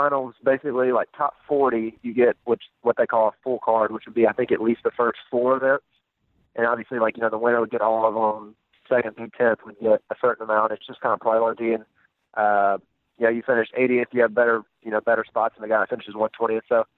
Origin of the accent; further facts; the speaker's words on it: Mississippi, United States; growing up in Mississippi, I'm very used to, you know, Bermuda grass and just how everything works down in the South.